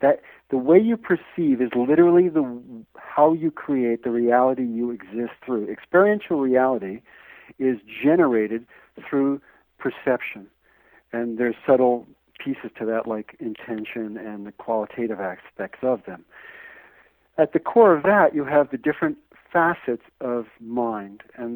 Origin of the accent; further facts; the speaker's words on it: Canada; I'm a radio host, I'm a male, I'm a Canadian